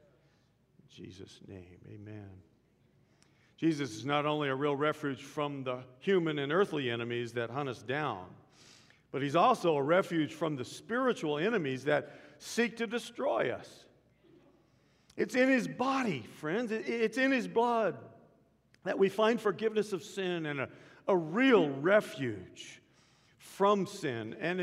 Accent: Dallas, Texas, United States; I was a kid. I was growing up in Dallas, Texas. I got to go to Six Flags over Texas.

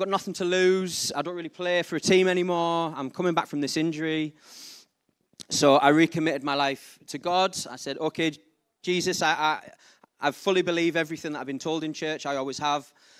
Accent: North East England, United Kingdom; accent: Geordie; I apologise if I start talking too fast and you can't understand my slightly Geordie accent.

